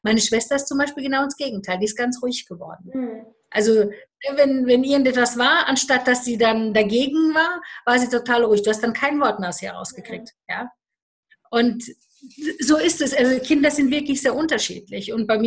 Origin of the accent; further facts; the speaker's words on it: Romania; ich bin ja in Rumänien groß geworden.